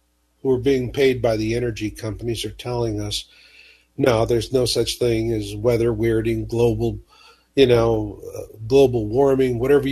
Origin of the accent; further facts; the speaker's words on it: Phoenix, Arizona, United States; And the very first time I saw the Arctic, and I was just mesmerized because I grew up in Phoenix, Arizona.